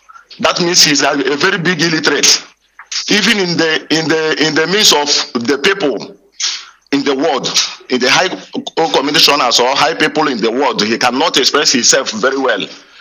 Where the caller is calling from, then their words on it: Mozambique; Yeah, I am calling you from Mozambique.